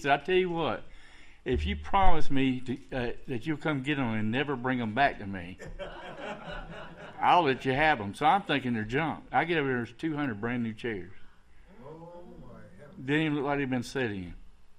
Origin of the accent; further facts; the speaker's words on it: Warner Robins, Georgia, United States; now in Cartersville, United States; I'm from Warner Robins, Georgia. I was a successful builder, pastor of a church down there.